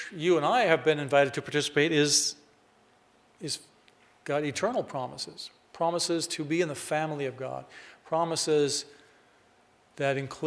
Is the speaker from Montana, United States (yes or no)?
no; Phoenix, Arizona, United States; I grew up here in Phoenix, not too far away